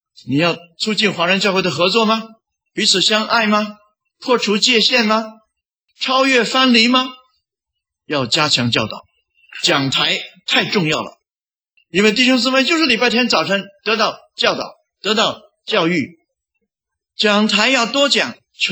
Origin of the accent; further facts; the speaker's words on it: China; 神给我们很好的才干，我们中国人聪明得不得了，跟其他任何的国家比一比，我们绝不在他们之下。